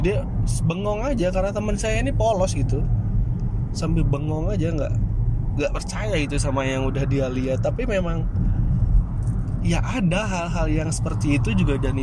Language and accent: Indonesian; Java, Indonesia; saya bilang asli Jawa mas.